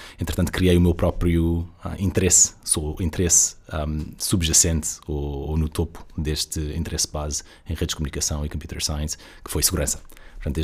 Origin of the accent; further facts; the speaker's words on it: Portugal; also born or lived in United States; nasci nos Estados Unidos e cresci em Portugal, mas primariamente passei a minha vida como adulto nos Estados Unidos durante os últimos 5, 15 anos. E agora voltei para Portugal há uns meses